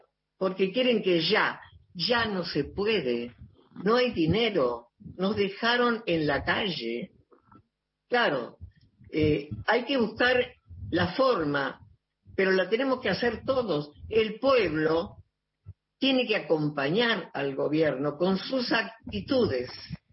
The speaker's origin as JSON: {"language": "Spanish", "country": "Argentina", "said": "soy una argentina que sufre, y sufre por todos."}